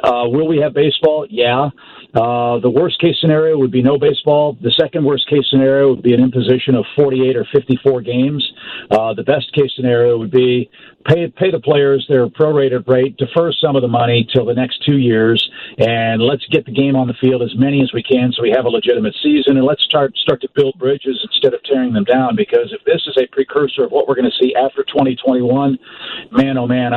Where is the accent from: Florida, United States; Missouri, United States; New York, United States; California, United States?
Missouri, United States; St. Louis; But for me personally, as a broadcaster and growing up in St. Louis, looking to my left at Old Busch Stadium